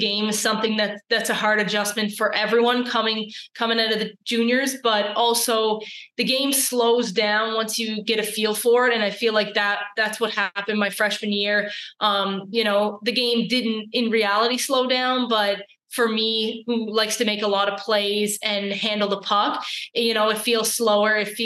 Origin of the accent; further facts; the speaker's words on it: Prince Edward Island, Canada; my hometown. PEI is just amazing. And, you know, the small-knit community we have